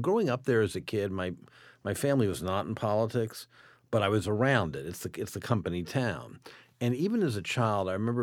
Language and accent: English; Washington, District of Columbia, United States; also born or lived in Montgomery County; I was born in Montgomery County and lived there until I was about 9, but then at the height of white flight, my family moved into Washington. So I actually grew up in the city